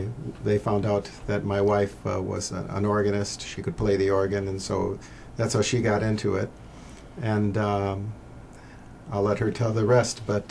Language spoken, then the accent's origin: English; Michigan, United States; I'm from Michigan, and I've lived there all my life. And I'm third generation Greek-American. My grandparents were born over there.